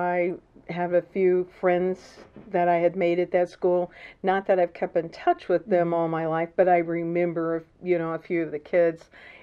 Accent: Missouri, United States; now in Bates County, United States; right now I live in Bates County, but I grew up in Cass County.

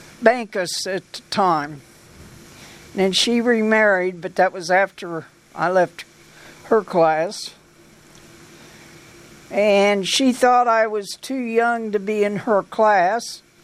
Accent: Blue Springs, Missouri, United States; And we grew up in Blue Springs, mostly Blue Springs, and I went to third grade in Kansas City School District

